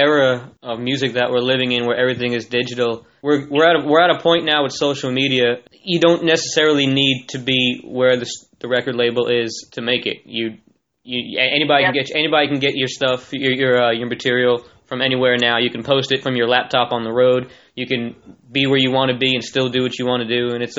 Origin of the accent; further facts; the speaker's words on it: Orlando, Florida, United States; I grew up in Orlando, so, you know, I know about cities getting stereotypes of, everybody thinks, you know, I grew up in Disney World.